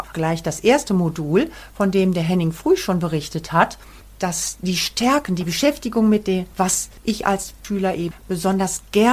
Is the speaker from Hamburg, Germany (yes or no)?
no; Bielefeld, North Rhine-Westphalia, Germany; ich komme aus Bielefeld und bin Grundschullehrerin.